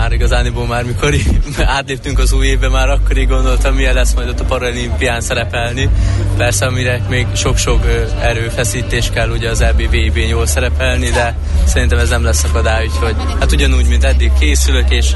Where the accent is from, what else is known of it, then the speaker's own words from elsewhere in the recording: Hungary; tényleg büszke vagyok arra, hogy magyar vagyok